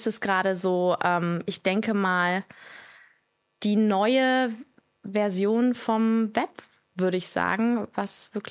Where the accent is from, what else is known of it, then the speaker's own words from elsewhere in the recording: Berlin, Germany; born there; aber gebürtige Berlinerin.